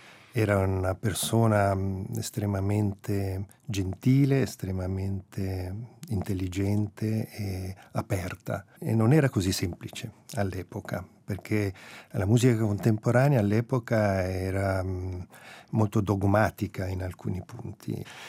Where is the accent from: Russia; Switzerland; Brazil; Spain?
Switzerland; Montagnola, Ticino; io sono in realtà italiano ma anche svizzero. Ho passato la mia infanzia qui vicino a Lugano, Montagnola, ho fatto le scuole qui, eccetera, e poi ho studiato a Milano come tanti, e quindi sì, sono in parte autoctono, anche un po' indigeno.